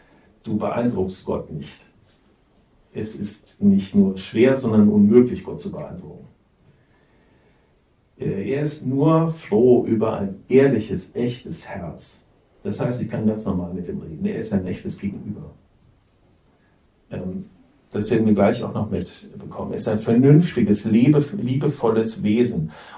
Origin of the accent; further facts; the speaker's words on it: Hesse, Germany; ich komme aus Hessen, die Leute haben früher auf Platt gebetet.